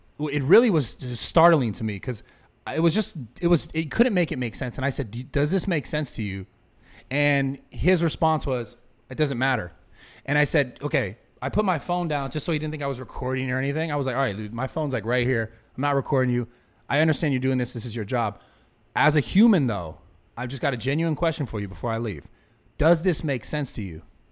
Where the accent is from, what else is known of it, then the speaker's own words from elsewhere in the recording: San Francisco, California, United States; now in Woodland Hills, United States; I grew up my whole life. I grew up in San Francisco. I live in Sacramento State. I came down to Orange County, lived all in Orange County, all through Orange County, all through LA, lived in Woodland Hills now.